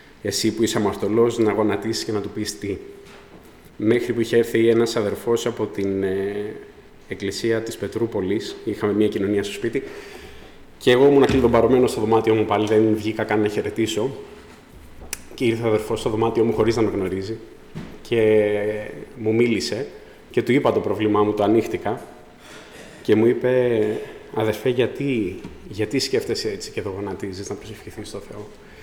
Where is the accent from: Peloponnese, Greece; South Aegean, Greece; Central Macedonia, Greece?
South Aegean, Greece; Rhodes; now in Athens, Greece; είμαι από τη Ρόδο. Έχω έρθει στην Αθήνα από το 19.